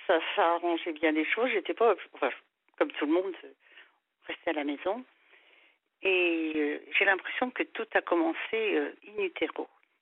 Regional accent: Montpellier, Occitanie, France; born there; Et je suis née donc à Montpellier

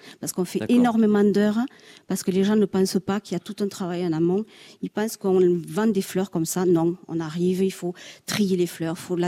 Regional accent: Mazamet, Occitanie, France; J'ai passé 18 ans à Mazamé, dans ma ville natale, et 5 ans à la Bastide d'Oréroux. Donc, je suis plus palmiste, entre guillemets, que mazamétaine.

